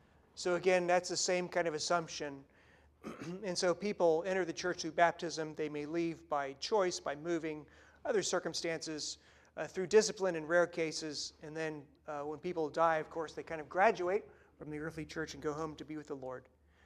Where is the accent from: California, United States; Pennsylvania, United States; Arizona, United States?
California, United States; You know, I'm a Californian.